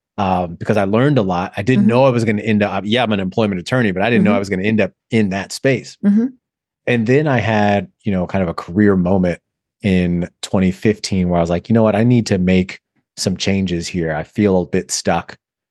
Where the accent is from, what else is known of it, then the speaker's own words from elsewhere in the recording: Michigan, United States; also born or lived in Florida; But I'm originally from Michigan.